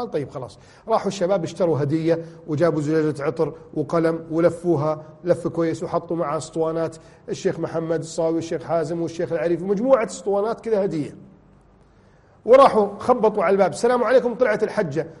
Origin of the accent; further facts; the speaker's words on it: Egypt; عندنا في بلدنا مصر